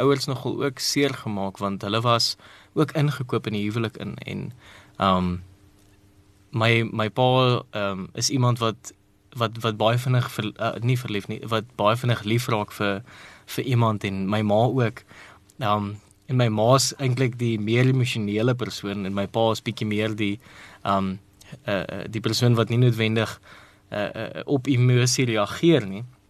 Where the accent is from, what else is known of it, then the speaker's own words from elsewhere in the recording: Pretoria, Gauteng, South Africa; ek het hier in Pretoria groot geword in Kameeldrif.